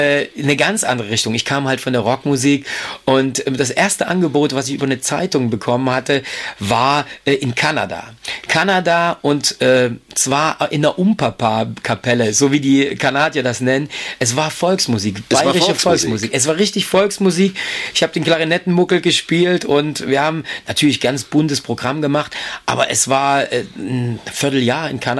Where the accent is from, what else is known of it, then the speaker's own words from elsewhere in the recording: East Germany, Germany; ich komme also aus der DDR